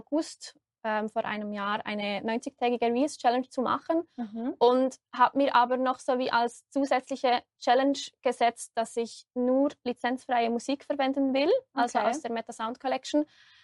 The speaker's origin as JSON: {"language": "German", "country": "Switzerland", "said": "ich komme aus der Schweiz, bin 29"}